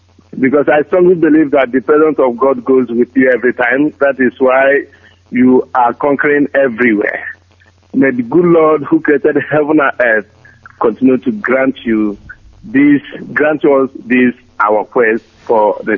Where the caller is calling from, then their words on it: Viterbo, Lazio, Italy; I'm calling from Viterbo, near Rome.